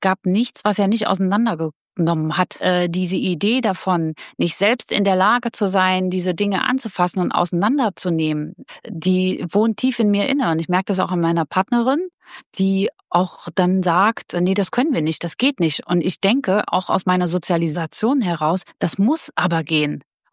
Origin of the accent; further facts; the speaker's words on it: Switzerland; Ich dattel da als Schweizer Männermesser durch die Gegend und mache alles.